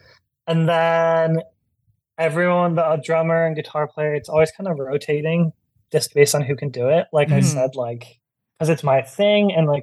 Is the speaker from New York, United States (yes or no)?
yes; New York, United States; And then good old New York, just too cool to buy tickets, you know.